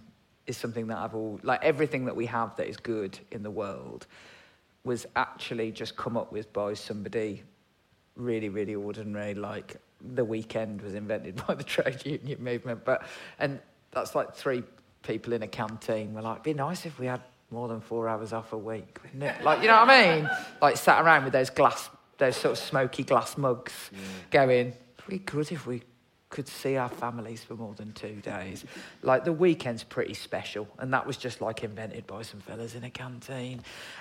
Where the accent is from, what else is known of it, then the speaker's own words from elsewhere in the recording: Birmingham, West Midlands, United Kingdom; I've got to say, I didn't know whether mackerel and salmon was in the sea. I'm from Birmingham.